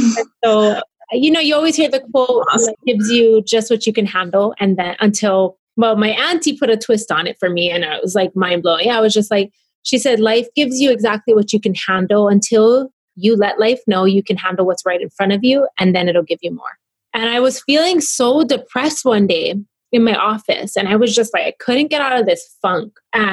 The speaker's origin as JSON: {"language": "English", "region": "Hawaii", "country": "United States", "tie": "born or raised there", "said": "I speak pidgin. I write bad grammar. Like, I grew up in Hawaii, so I'm I don't even spell right."}